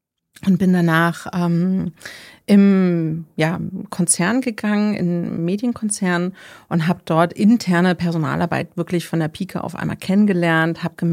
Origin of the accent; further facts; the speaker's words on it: Berlin, Germany; Ich komme ursprünglich aus Berlin, Berliner Pflanze, eine der wenigen, und bin verheiratet, bin Mama, bin Psychologin, Coach und Trainerin.